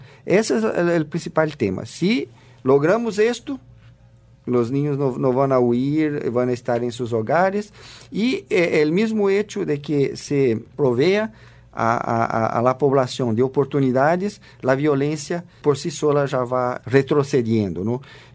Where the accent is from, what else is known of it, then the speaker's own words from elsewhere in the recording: Brazil; yo digo nuestros países porque soy brasileño, y Brasil también es un país en vías de desarrollo